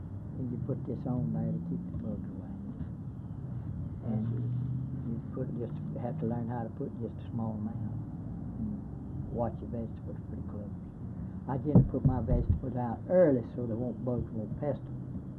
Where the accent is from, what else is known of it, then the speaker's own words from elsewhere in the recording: Stockton, Alabama, United States; born there; I was born in Stockton. In an old field right up there, just to the right of the highway above Stockton. 1903.